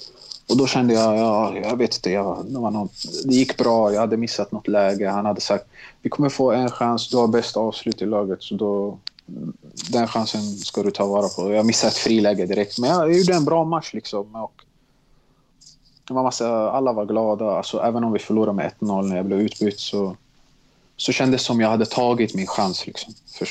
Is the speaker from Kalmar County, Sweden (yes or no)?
no; Stockholm, Stockholm County, Sweden; Jag är uppvuxen i Tensta, flyttade när jag var 6 år till Mälarhöjden, Bredäng.